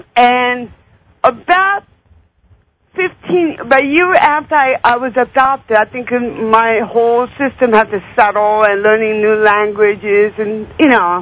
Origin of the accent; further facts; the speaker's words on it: South Korea; I was born and raised in Korea.